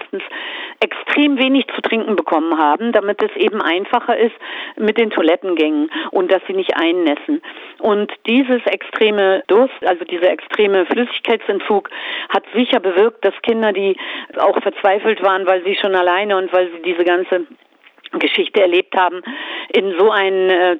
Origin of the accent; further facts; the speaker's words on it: Hamburg, Germany; Ich bin in einem Arbeiterbezirk in Barmbek groß geworden, Hamburg-Barmbek.